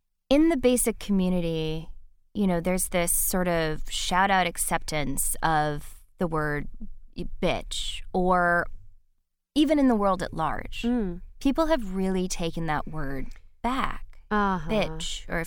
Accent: Midwest, United States; I grew up in the Midwest, which is very unusual, as you know.

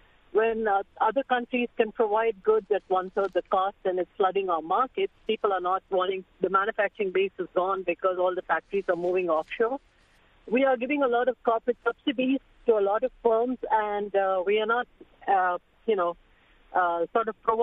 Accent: India; now in United States; I'm actually from India, and I've come to this country and I've started my own office.

